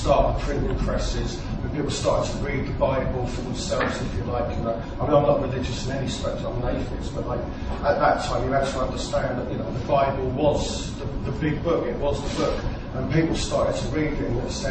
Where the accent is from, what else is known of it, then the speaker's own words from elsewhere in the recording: London, United Kingdom; now in Bristol, United Kingdom; because I'm a Londoner, but I moved to Bristol now.